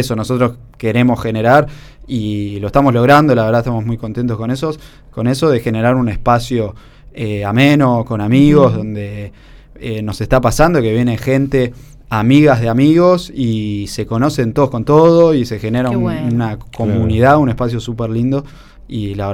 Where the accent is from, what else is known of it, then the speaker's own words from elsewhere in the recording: La Plata, Buenos Aires Province, Argentina; yo soy de acá, de La Plata, uh-huh, y me fui a vivir hace un tiempo a Pehuajó